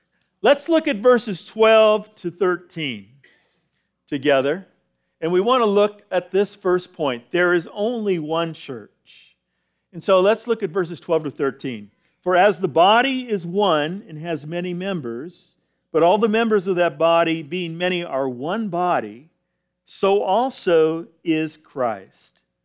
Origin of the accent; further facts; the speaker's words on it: California, United States; now in Texas, United States; Now, I am an implant from California. I know you've loved me through these difficult years, but I have now been in Texas for 20 years.